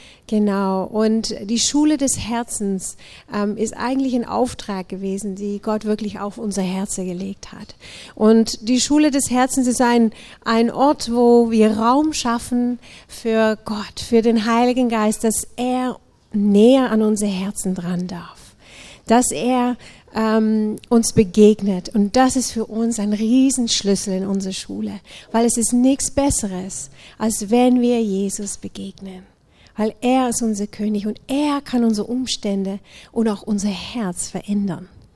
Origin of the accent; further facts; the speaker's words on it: Netherlands; now in Germany; Ich bin Niederländerin